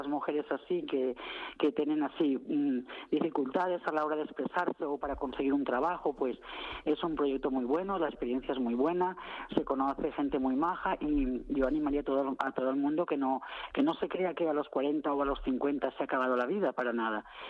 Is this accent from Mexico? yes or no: no; Valencia, Valencian Community, Spain; now in Fuenlabrada, Spain; Sí, soy de Valencia.